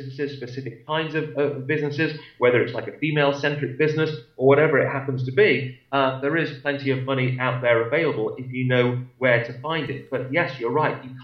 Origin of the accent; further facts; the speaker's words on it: England, United Kingdom; now in United States; It reminds me, being English, of when I applied for my green card.